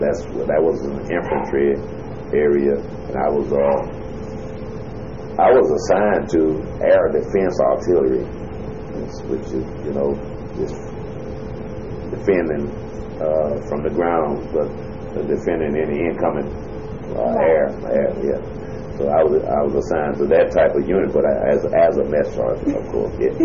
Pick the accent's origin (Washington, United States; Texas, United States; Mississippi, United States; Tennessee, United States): Mississippi, United States; I left them in my hometown in Mississippi